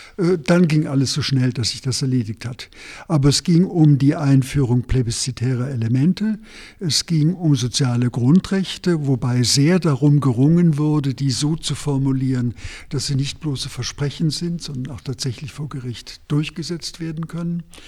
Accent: West Germany, Germany; Ich war nicht der einzige Berater aus dem Westen

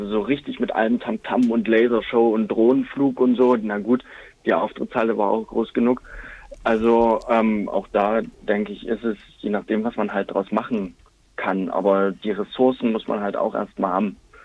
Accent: Saxony, Germany; Von zu Hause, dort, wo ich herkomme, ist in der Nähe von Dresden

